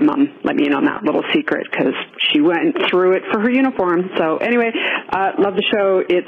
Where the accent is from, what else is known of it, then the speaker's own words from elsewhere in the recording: Toronto, Ontario, Canada; I'm from Toronto